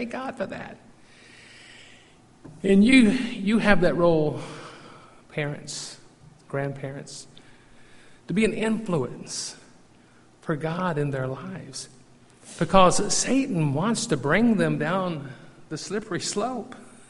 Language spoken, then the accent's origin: English; Virginia, United States; I'll always in my memory will be embedded when I was growing up in Virginia, and y'all know my story.